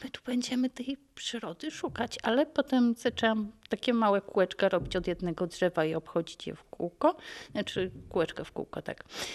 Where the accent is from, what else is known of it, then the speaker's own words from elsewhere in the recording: Subcarpathian Voivodeship, Poland; pochodzę z Zielonego Podkarpacia, gdzie zupełnie tam nie było rozrywek.